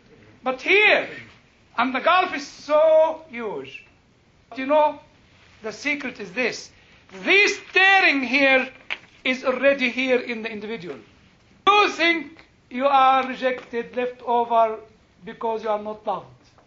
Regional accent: United Kingdom; I'm British, you know.

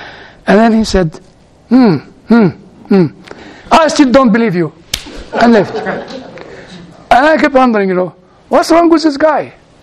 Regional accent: Egypt; I said, from Egypt.

